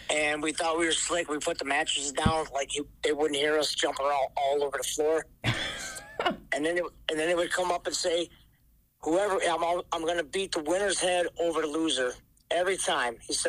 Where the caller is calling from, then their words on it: Indiana, United States; I'm actually in Indiana, sitting in my car.